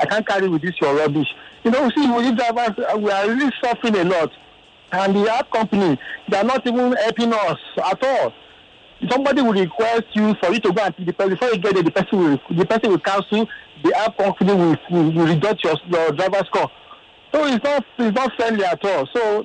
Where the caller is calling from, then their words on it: Ajao, Lagos, Nigeria; I'm calling from Ajao.